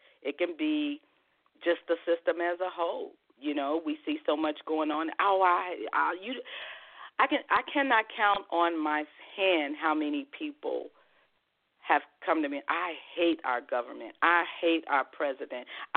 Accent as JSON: {"language": "English", "region": "California", "country": "United States", "said": "I'm a Californian, you know, my family, most of them are from the East Coast"}